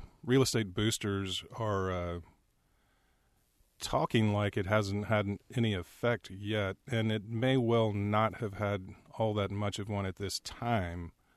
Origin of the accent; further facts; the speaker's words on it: Houston, Texas, United States; also born or lived in Nashville, United States; I grew up in Houston, kind of a old family by Houston standards, meaning my grandparents moved here. But I spent a lot of my childhood in Nashville